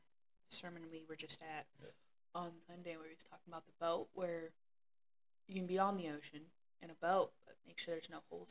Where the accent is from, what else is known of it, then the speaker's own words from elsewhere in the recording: Lewiston, Idaho, United States; also born or lived in Moscow; now in Boise, United States; But I'm from Moscow, Idaho. Well, technically I was born and raised in Lewiston. I spent my high school years in Moscow.